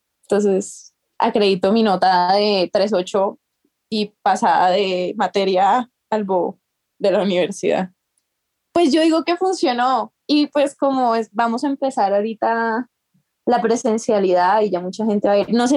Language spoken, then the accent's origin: Spanish; Cartagena, Bolívar, Colombia; Bueno, yo soy de Cartagena y no sé si eso sea muy de la costa